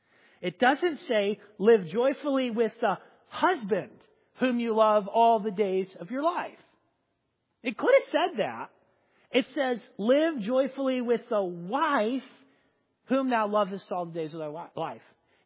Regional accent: Southern US, United States; Like, I mean, I grew up in the South, and it's like, it doesn't matter what.

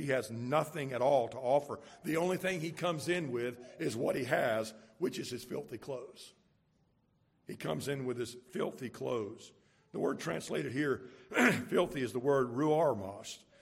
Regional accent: Jacksonville, Florida, United States; where I was raised in Jacksonville, much like here, there's places that are very, very poor.

